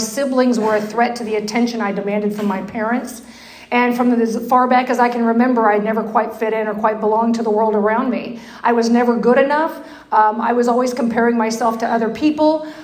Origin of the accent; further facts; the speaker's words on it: Alvin, Texas, United States; But I grew up in this little farming town in Alvin, Texas.